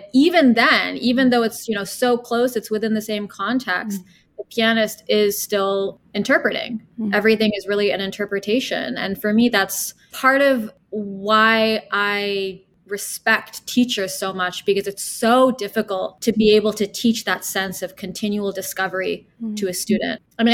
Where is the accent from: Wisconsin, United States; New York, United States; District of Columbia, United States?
District of Columbia, United States; Washington; born there; Well, I was born in Washington, D.C.